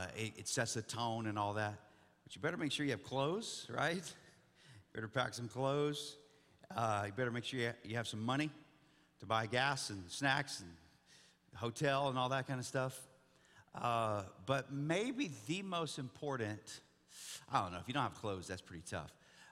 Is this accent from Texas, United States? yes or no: yes; Buda, Texas, United States; We grew up in Buda, okay, so there's a loop four there that's very loosely a loop.